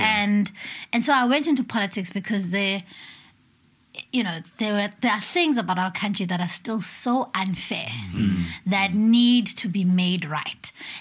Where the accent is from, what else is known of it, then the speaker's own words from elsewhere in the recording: Kwamdink, South Africa; First of all, I come from Kwamdink, the home of legends.